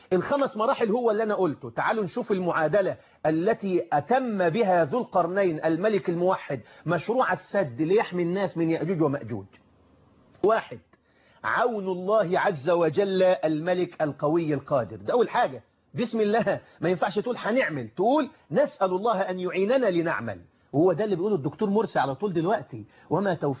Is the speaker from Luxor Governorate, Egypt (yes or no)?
no; Rashid, Beheira, Egypt; أنا أسكن في يعني ولدت في البحيرة وأنا تبع مركز رشيد، عندنا بحيرة إدكو